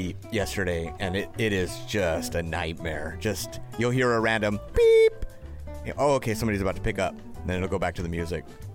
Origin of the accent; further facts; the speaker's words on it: Norwalk, California, United States; Congratulations, Michelle, my neighbor from my hometown, Norwalk, California.